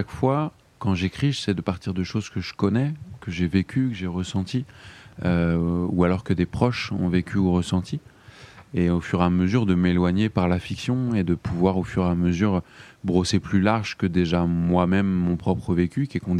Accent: Île-de-France, France; qui se passe dans le 77 en Seine-et-Marne, là d'où je viens à la base

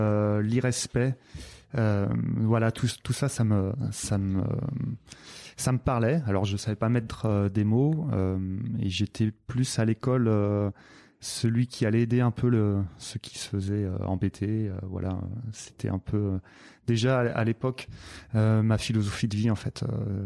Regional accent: Nantes, Pays de la Loire, France; born there; Alors, je suis né à Nantes.

